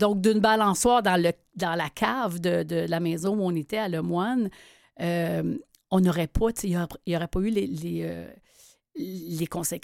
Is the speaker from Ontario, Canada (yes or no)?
no; Saint-Lambert, Quebec, Canada; Aujourd'hui, j'habite à Saint-Lambert, mm-hmm. parce que j'ai grandi à Saint-Lambert.